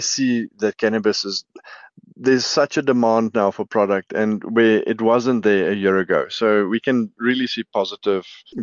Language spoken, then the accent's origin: English; South Africa; where we found that it is quite difficult for us as South African cultivators to actually hit the target quality mark in Australia.